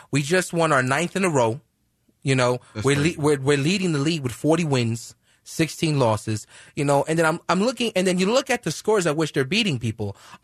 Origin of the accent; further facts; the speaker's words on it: New York City, New York, United States; growing up in New York, you have a lot of people that aren't from New York.